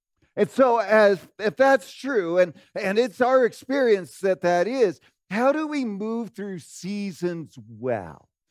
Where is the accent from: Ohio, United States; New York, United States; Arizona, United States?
Arizona, United States; Phoenix; I grew up in Phoenix. And in Phoenix, your view of seasons are like totally skewed.